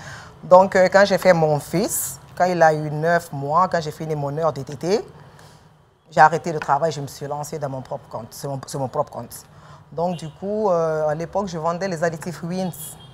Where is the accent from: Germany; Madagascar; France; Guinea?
Guinea; je suis guinéenne.